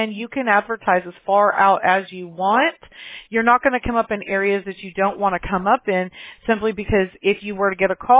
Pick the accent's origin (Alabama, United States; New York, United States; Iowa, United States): Alabama, United States; Mobile; born there; I was born in Mobile, Alabama, and I have a ton.